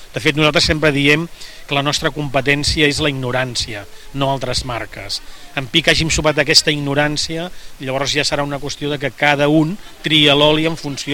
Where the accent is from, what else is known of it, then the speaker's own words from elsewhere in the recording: Vinaixa, Catalonia, Spain; Venim de Vinaixa, que és un dels pobles de la comarca de les Garrigues, Lleida.